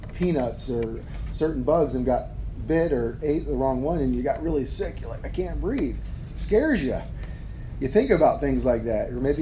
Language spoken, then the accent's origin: English; Ohio, United States; We're all from Ohio, so we know the Buckeyes.